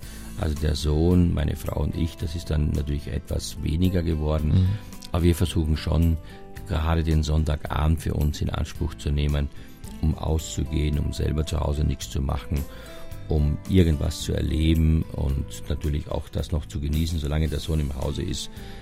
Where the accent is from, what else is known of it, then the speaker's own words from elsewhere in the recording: Styria, Austria; ich komme aus der Oststeiermark